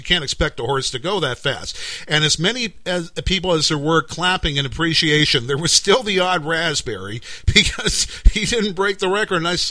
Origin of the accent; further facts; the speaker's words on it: London, Ontario, Canada; number one, I'm from London.